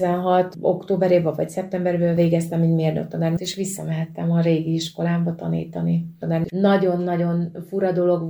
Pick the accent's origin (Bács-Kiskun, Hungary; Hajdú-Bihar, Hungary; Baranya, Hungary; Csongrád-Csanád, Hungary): Bács-Kiskun, Hungary; Bácsalmás; Kalföldről származom, bácsalmásról. Tehát anyai ágon mi horvátok vagyunk, tehát azon belül is bunyavácok.